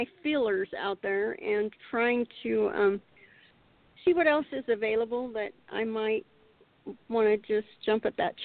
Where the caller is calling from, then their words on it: Oklahoma, United States; Oklahoma.